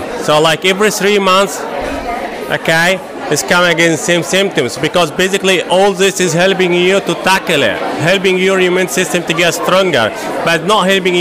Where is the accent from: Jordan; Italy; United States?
Italy; I'm from Italy.